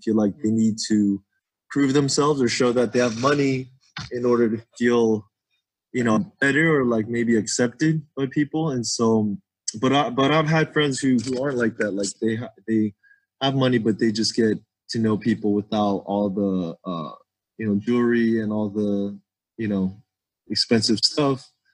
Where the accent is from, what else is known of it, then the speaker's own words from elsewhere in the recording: California, United States; because I'm from Orange County